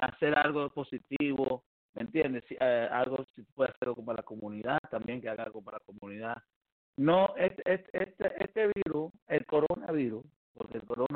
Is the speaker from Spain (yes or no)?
no; Cuba; Yo soy cubano